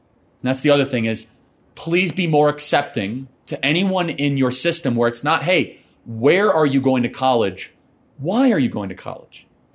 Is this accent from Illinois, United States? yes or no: yes; Illinois, United States; I grew up in Northern Illinois. I know the people of Kenosha, Wisconsin.